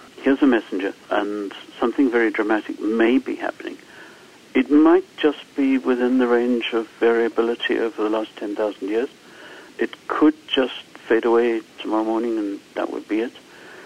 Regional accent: Harare, Zimbabwe; For example, in my hometown in Harare in Zimbabwe, there's a landfill there that's quite frequently on fire

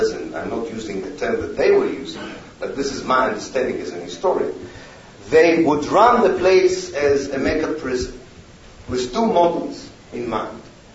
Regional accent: Haifa, Haifa District, Israel; It already, I think, reaches my hometown in Haifa almost.

